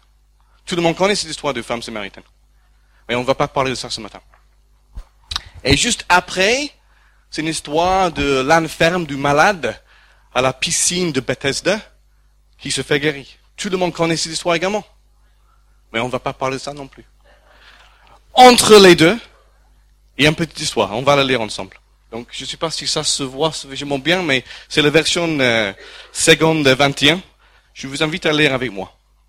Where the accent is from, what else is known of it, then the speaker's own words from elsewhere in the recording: France; parce qu'on est français